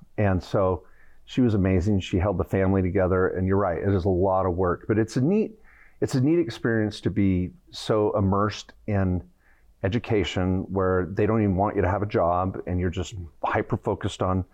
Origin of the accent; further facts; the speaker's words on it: Washington, United States; also born or lived in Oregon; Well, Eastern Washington. So I love the Northwest, born in Oregon. I came out here to Ricks back in the day, met my beautiful wife, Jennifer, and fell in love with Rexburg.